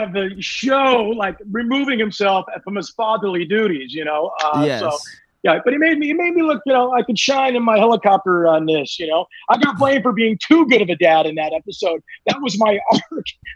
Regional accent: Newport Beach, California, United States; I did 3 things you can't do when I grew up in Newport Beach, California.

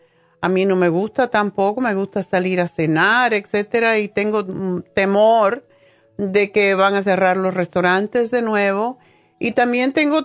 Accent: Spain; moved away; cuando yo vine de España y pasé el examen

